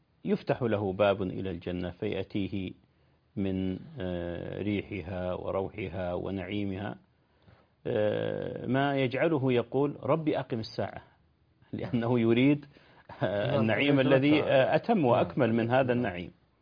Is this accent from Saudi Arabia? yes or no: yes; Riyadh, Riyadh Province, Saudi Arabia; وأنا أذكر أن إحدى المقابر عندنا في الرياض لما احتاج الأمر إلى توسيع الشارع